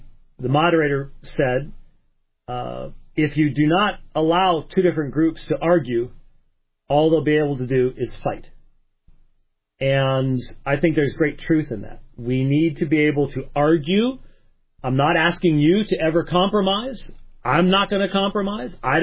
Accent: Scotland, United Kingdom; Now, being Scottish, I would be like

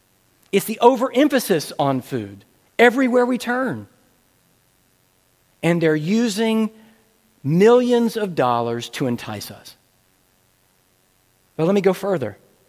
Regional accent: the South, United States; As a Southerner, it is the pride of many Southern families

